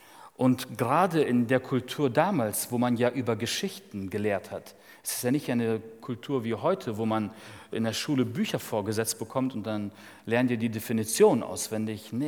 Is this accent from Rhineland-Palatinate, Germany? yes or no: no; Dortmund, North Rhine-Westphalia, Germany; Wir sind Dortmunder